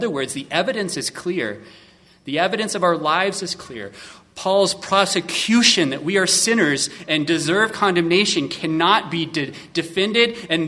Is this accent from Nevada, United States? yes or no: no; California, United States; Kelly, I'm a Californian.